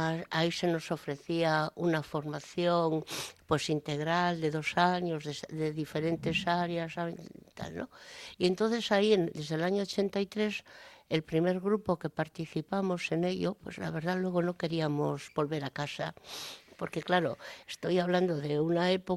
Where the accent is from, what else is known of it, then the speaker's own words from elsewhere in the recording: Asturias, Spain; now in Erandio, Spain; Me costó, al venir, el cambio me costó. Pero bueno, me he hecho yo y tal esto que este es mi pueblo, aunque vuelvo a Asturias muchas veces, pero vuelvo a Erandio. Aquí han nacido mis hijos, mis nietos, es decir, aquí está mi vida.